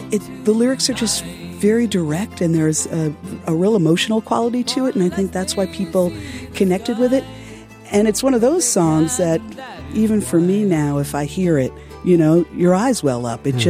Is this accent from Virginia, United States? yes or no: no; New York City, New York, United States; if you try to fact check that as a New Yorker